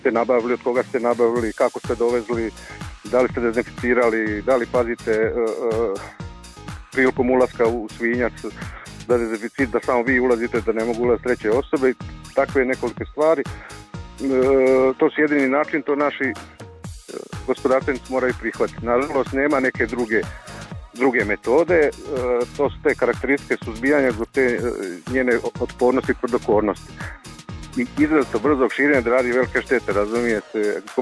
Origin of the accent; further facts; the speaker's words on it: Lika-Senj County, Croatia; ako bi se bolest pojavila kod nas u Lici, gdje imamo mali broj objekata koji se bave proizvodnjom i uzgojom svinja